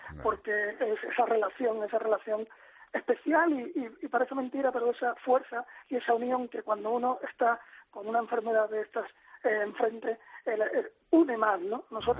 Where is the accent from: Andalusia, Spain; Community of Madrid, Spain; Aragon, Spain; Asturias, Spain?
Andalusia, Spain; Cádiz; todas las ayudas tienen mucho que ver sentimentalmente conmigo, que soy de Cádiz, ¿no?